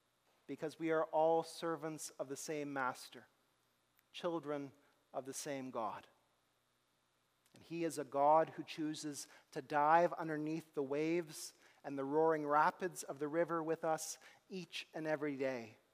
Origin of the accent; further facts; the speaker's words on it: Canada; that we might learn as the Canadian people to bear with one another